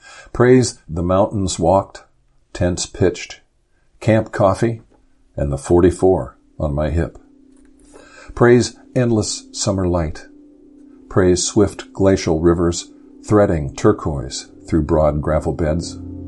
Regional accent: Indiana, United States; In fact, I grew up in Indiana and didn't even realize commercial fishing was still a thing.

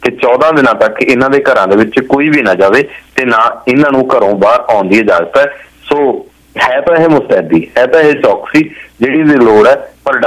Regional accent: Punjab, India; ਕਈ ਵਾਰੀ ਅਸੀਂ ਵੀ ਅਸੀਂ ਪੰਜਾਬੀ ਹਾਂ

